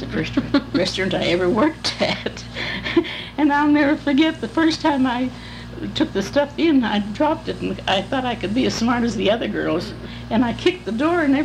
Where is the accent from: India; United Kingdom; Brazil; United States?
United States; Reading, Pennsylvania; born there; I was born in Reading, Pennsylvania, as far as I know. That's a good many years ago. Reading, Pennsylvania.